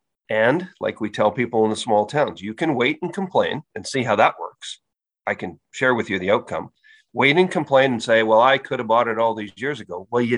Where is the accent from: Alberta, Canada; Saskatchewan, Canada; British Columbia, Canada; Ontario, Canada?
British Columbia, Canada; Port Moody; I grew up in Port Moody, so I should get to live in Port Moody.